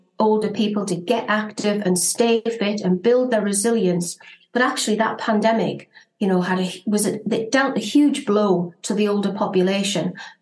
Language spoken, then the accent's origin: English; North East England, United Kingdom; you know, I'm actually from Northumberland, but North Tyneside is very, very close to us.